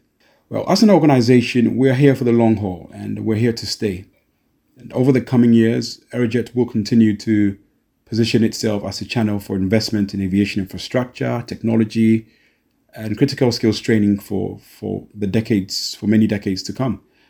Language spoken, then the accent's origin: English; Ghana; I mean, I'm Ghanaian too.